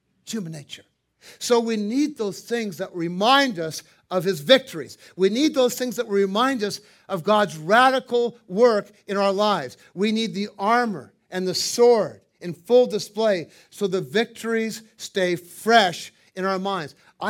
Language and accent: English; San Diego, California, United States; When I grew up in Point Loma as a kid, I knew every person, every family on my block, and most of them on the blocks around me.